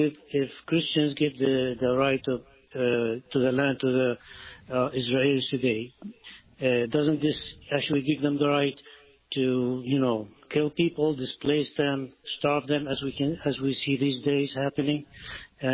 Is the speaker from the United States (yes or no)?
no; Palestine; I'm Christian from Palestine originally